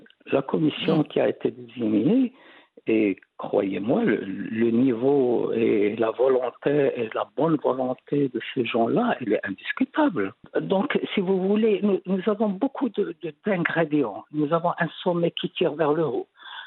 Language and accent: French; Morocco; nous aussi nous sommes des Marocains, nous aussi nous sommes des musulmans. Et ce qui est la réalité, nous sommes tous issus de familles musulmanes